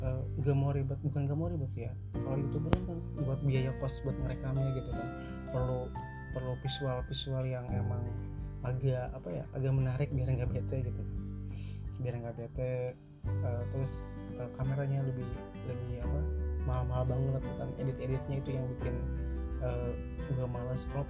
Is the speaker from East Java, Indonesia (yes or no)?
no; Jakarta, Indonesia; now in Purwakarta, Indonesia; Dulu emang gue kecil di Jakarta, teman. Berlahirnya di Purwakarta, bawa ke Jakarta karena emang ada problem apa gue nggak tahu. Akhirnya gue besar di Jakarta mulai dari SD, SMP, SMA dan sekarang gue kuliah.